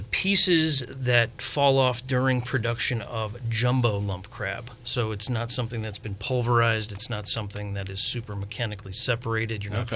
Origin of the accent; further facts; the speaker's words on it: New York, United States; I wouldn't call it Philly because I'm from New York.